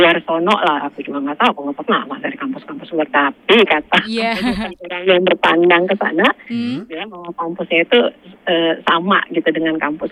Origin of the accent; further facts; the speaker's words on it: Medan, North Sumatra, Indonesia; Yang ada di pikiran saya sebagai anak Medan, ya saya bekerja di Medan.